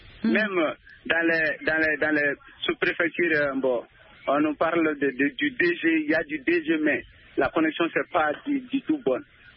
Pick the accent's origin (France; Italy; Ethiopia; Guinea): Guinea; mais ce n'est pas le cas de chez nous en Guinée ici.